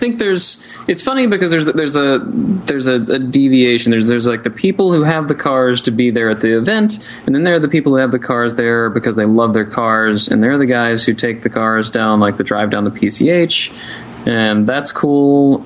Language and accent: English; the South, United States; I mean, you know, I grew up in the South.